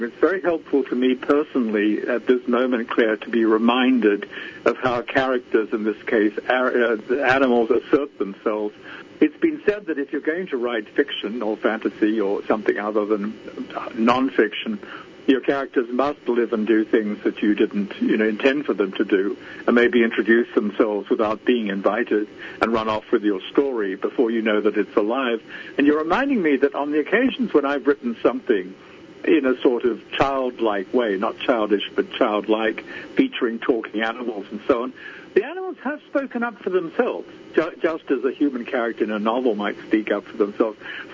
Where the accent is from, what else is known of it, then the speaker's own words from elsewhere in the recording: Australia; accent: Aussie; my default accent isn't as Aussie as Lizard's.